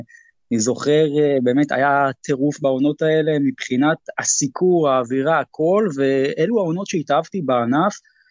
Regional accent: Jerusalem, Jerusalem District, Israel; אני גם ירושלמי במקור

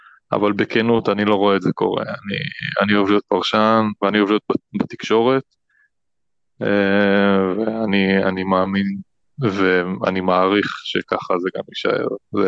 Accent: Ashdod, Southern District, Israel; עכשיו, אני בסוף אשדודי, ויש לי קצת בעיה של שליטה בכעסים

